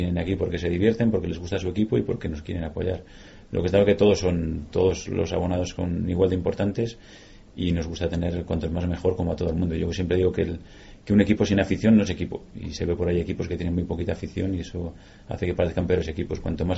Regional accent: Valladolid, Castile and León, Spain; Primero como vallisoletanos, porque como vallisoletano que somos la mayoría, pues nos gustaba tener en nuestra ciudad una actividad como los Juegos Olímpicos.

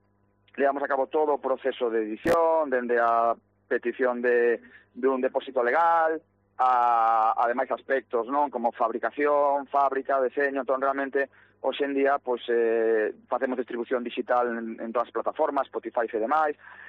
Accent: Canido, Galicia, Spain; que somos de Canido

